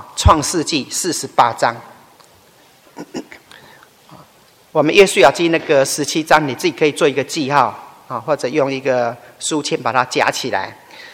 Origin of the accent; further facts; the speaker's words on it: China; 我们中国人也有那种概念